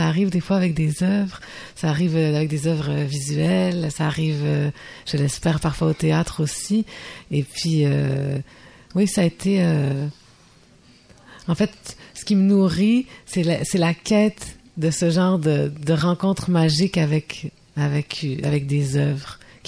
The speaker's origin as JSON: {"language": "French", "region": "Quebec", "country": "Canada", "said": "Je suis consciente que je suis québécoise, mais que j'ai de père français."}